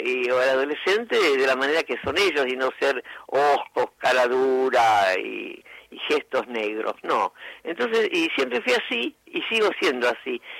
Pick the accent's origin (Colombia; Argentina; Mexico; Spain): Argentina; Esa decepción que tienen... que como argentinos no debería existir